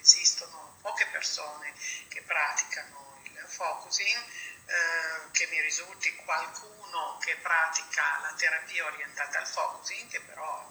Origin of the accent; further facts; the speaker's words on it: Turin, Piedmont, Italy; io sono di Torino